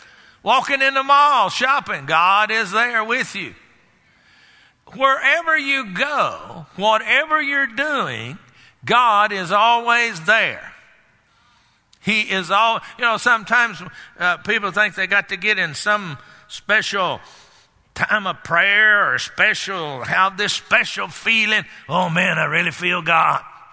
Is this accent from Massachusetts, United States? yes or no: no; Texas, United States; I mean, I grew up down there in Texas